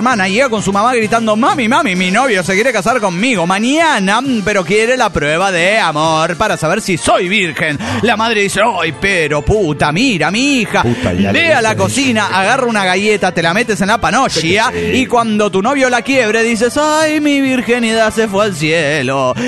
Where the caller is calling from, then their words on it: Valencia, Carabobo, Venezuela; de Valencia, Venezuela.